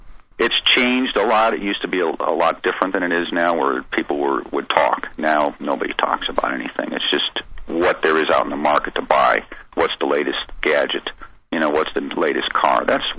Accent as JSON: {"language": "English", "town": "Chicago", "region": "Illinois", "country": "United States", "moved": "yes", "said": "No, I've been here since 81, but I'm from Chicago originally."}